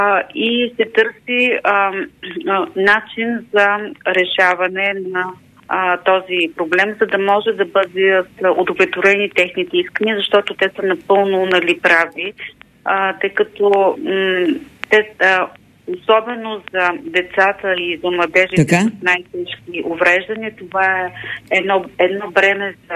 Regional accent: Ruse, Ruse Province, Bulgaria; Аз съм от Русе и твърдя, че този път Русе-Велико Търново е изключително опасен.

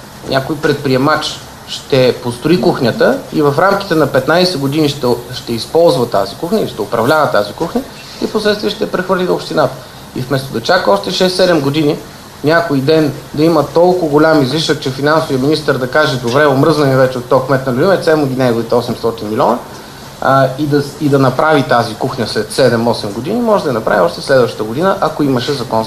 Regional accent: Haskovo Province, Bulgaria; аз съм от Хасковска област

